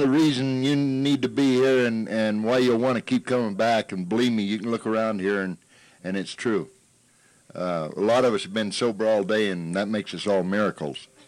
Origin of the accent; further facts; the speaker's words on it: Salt Lake City, Utah, United States; I'm an alcoholic. I'm from Salt Lake City